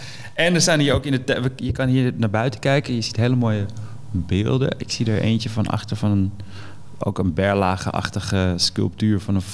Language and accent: Dutch; Amsterdam, North Holland, Netherlands; Ik ben opgegroeid in de Pijp in Amsterdam.